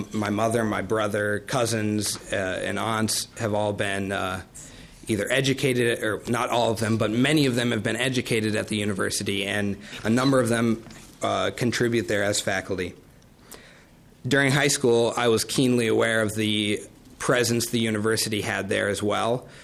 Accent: Grand Rapids, Minnesota, United States; also born or lived in St. Paul; I was born in St. Paul, but grew up in Grand Rapids, which is where I call home.

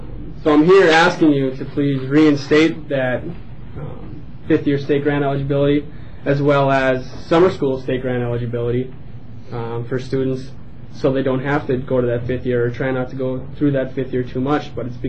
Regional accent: Virginia, Minnesota, United States; I'm from Virginia, Minnesota. I attended Mesabi Range Community Technical College for 2 years.

